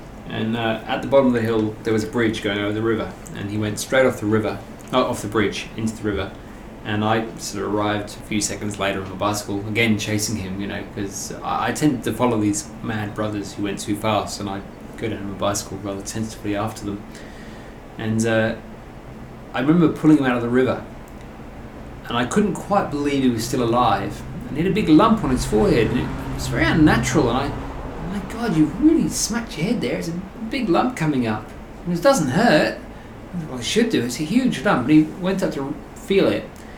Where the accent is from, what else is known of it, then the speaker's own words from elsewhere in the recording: England, United Kingdom; No, we just shot rabbits occasionally. We were farmers in England.